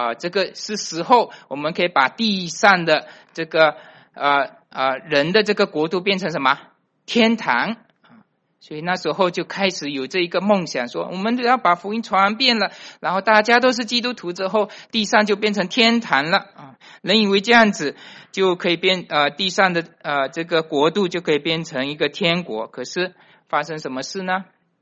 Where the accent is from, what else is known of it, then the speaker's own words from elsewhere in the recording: Malaysia; 我从马来西亚来的，我们住在马来西亚，我们都很自傲说我们这里没有天灾人祸